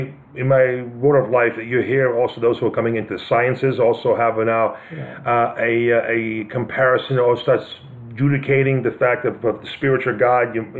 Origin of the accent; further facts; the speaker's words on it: New York, United States; I come from New York, and I live in North Carolina. I miss bagels.